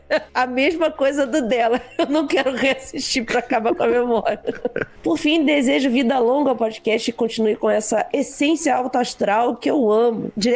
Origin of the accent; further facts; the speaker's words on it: Bom Princípio, Rio Grande do Sul, Brazil; sou de Bom Princípio.